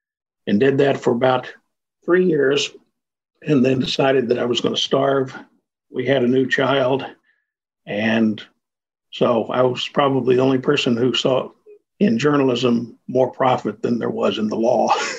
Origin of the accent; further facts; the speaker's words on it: Plainview, Texas, United States; Well, I grew up in Plainview between Lubbock and Amarillo.